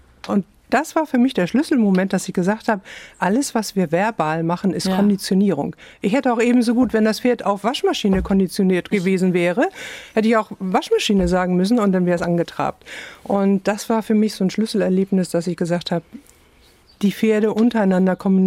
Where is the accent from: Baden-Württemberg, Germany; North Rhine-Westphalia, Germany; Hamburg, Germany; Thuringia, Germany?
Hamburg, Germany; Also ich komme aus Hamburg und da wird natürlich immer gesiezt, ne?